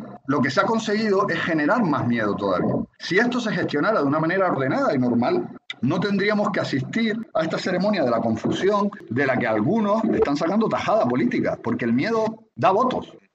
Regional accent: Spain; ascenso político de determinadas opciones partidistas en España, en mi país

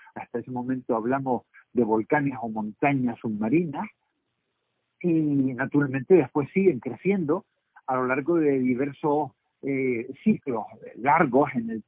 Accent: Canary Islands, Spain; como canarios

